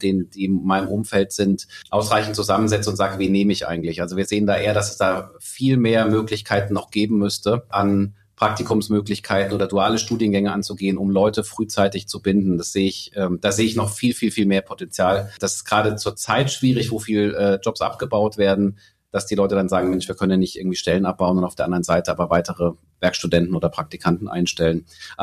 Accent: Heidelberg, Baden-Württemberg, Germany; now in Frankfurt, Germany; Also ich bin Wahl-Frankfurter, ich bin Heidelberger, aber bin hier jetzt lang genug.

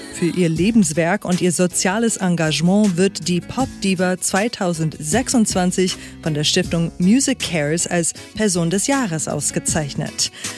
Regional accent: United States; German is a second language; now in Germany; In Europa kennen sie viele, in den USA, wo ich herkomme, dagegen nie gehört.

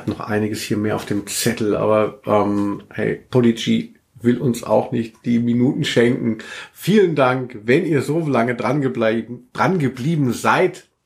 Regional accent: Southern Germany, Germany; now in Köln, Germany; ich komme eigentlich aus Süddeutschland.

